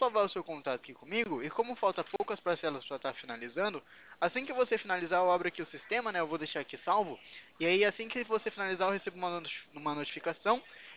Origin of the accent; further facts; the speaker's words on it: Itu, São Paulo, Brazil; Eu sou daqui de Itu.